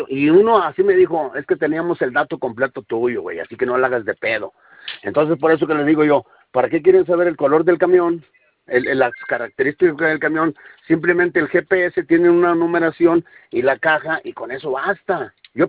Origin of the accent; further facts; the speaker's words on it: San Luis Potosí, Mexico; nunca nos habían pedido acá el MAVE San Luis, aquí somos de San Luis, nos han pedido todo eso